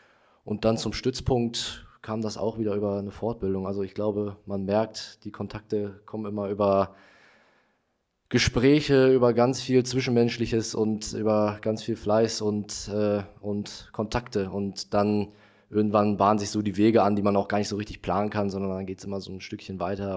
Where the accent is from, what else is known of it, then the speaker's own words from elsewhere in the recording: Wiesbaden, Hesse, Germany; born there; also born or lived in Bochum; now in Münster, Germany; Ich bin 21 Jahre alt, komme gebürtig aus Wiesbaden, dann in Bochum gewesen, jetzt in Münster.